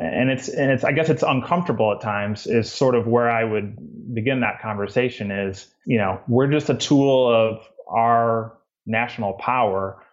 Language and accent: English; Midwest, United States; now in Georgia, United States; I mean, I'm down in Georgia now. I grew up in the Midwest in a small town, and Georgia has kind of been this culture shock for a lot of reasons.